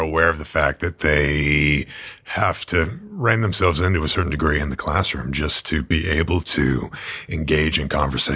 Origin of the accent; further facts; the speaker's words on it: Maine, United States; I mean, I grew up in Southern Maine and I watched a lot of movies